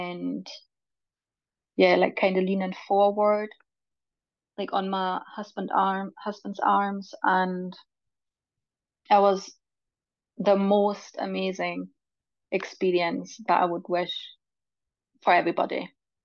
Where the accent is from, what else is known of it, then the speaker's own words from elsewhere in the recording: Germany; moved away; well, I'm from Germany, and my mum came over for all my birth.